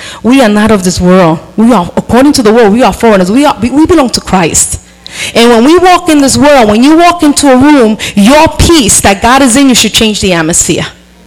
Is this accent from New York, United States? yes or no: yes; South Bronx, New York, United States; When we come from the South Bronx, yo, that ghetto just comes up, you know, just raises up.